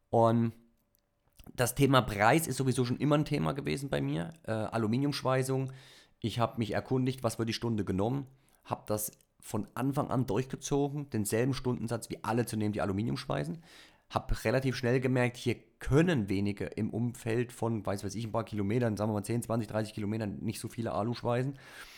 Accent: East Germany, Germany; Und dann muss man halt als Ossi sich einen Arsch aufreißen

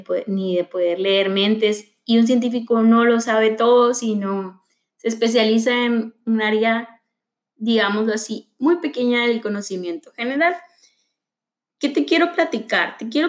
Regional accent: Hermosillo, Sonora, Mexico; Tengo todavía 29 años, soy de Hermosillo, Sonora. Una tierra muy árida, pero no estéril, en la que se producen bastantes cosas interesantes.

